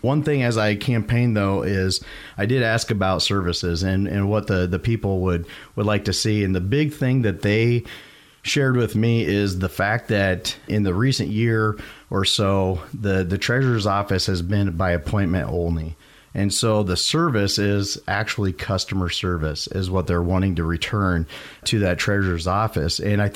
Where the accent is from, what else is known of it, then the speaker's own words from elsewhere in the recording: Iowa, United States; I grew up here in Dallas County. I'm an ADM graduate.